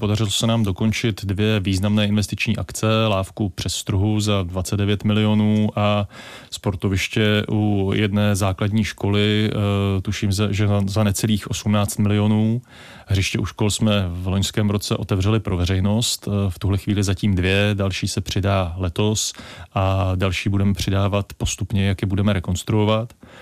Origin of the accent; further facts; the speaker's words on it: Trutnov, Hradec Králové Region, Czechia; No, narodil jsem se v Trutnově.